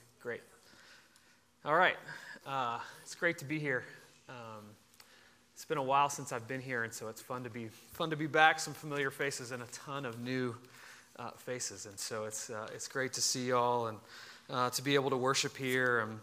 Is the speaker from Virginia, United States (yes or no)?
yes; Richmond, Virginia, United States; I grew up here in Richmond, graduated from Hermitage High School, went to Virginia Tech, finished my undergrad at Virginia Tech, came back to Richmond